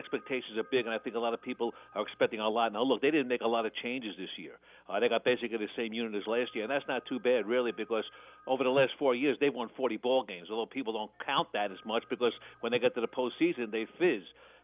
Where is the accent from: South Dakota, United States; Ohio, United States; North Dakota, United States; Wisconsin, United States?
Ohio, United States; Cincinnati; I know I'm from Cincinnati.